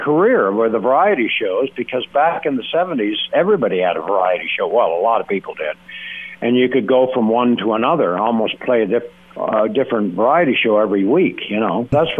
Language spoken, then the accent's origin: English; Ottawa, Ontario, Canada; moved away as an adult; I grew up in Ottawa, Canada. I'm a Canadian